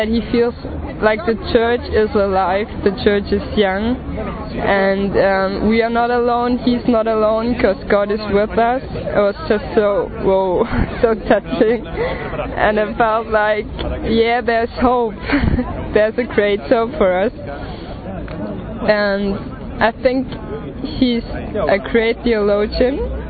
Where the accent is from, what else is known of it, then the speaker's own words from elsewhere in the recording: Germany; I'm 21 and I'm from Germany.